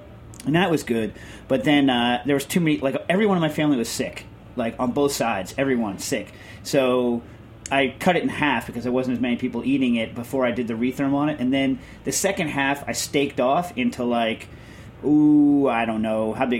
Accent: United States; Right, but I'm personally ashamed as an American

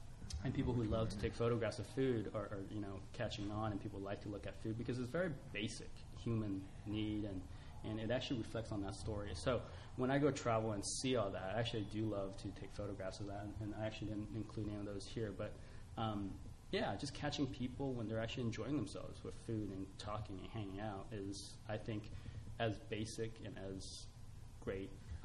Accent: California, United States; I mean, I grew up here in California, Central California, and... you know, within my family, I'm actually of Asian descent

